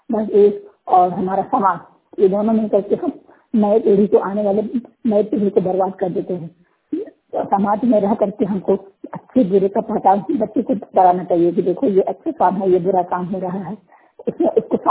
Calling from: Bandhanwar, Jharkhand, India; मैं झारखंड राज्य झारखंड गोड्डा जिला से बोल रही हूँ। मेरे गांव का नाम बंधनवार है।

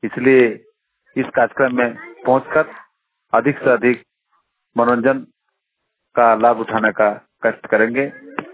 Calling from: Surjudi, Jharkhand, India; बोकारो जिला के कसमार प्रखंड के सुरजुडी ग्राम से बोल रहा हूँ।

